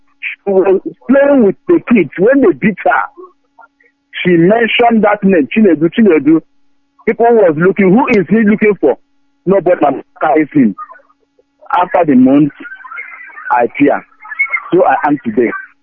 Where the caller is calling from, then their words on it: Madrid, Community of Madrid, Spain; I'm calling from Madrid, the PRO in Madrid. I'm from Abomomimimo State.